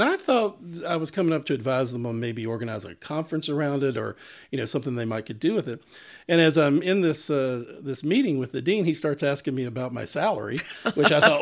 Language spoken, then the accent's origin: English; North Carolina, United States; And so I'm originally from Gaston County, North Carolina, so just right across